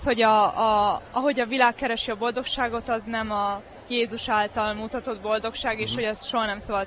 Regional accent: Szeged, Csongrád-Csanád, Hungary; Én Szegedről jöttem, a Piarista gimiből.

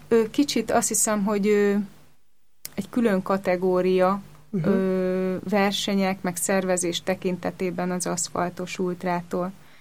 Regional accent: Budapest, Hungary; Igen, pestiek is vagyunk

